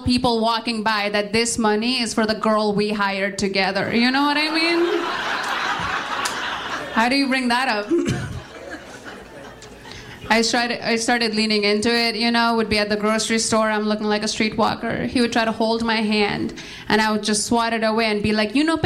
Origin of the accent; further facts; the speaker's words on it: Nepal; I grew up in Nepal. I went to an all-girl Catholic boarding school in Nepal, which is a school full of Hindu children and extremely Catholic nuns.